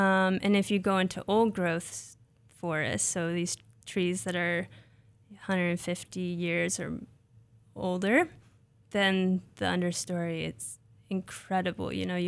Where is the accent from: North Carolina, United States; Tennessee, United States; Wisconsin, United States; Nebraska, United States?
Nebraska, United States; And I grew up in Nebraska. I did my master's there, but worked in Ohio.